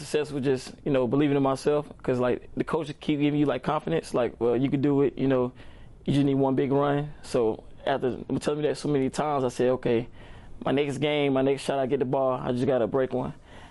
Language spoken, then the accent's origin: English; Atlanta, Georgia, United States; I'm from Atlanta, Georgia. I went to Martin Luther King High School.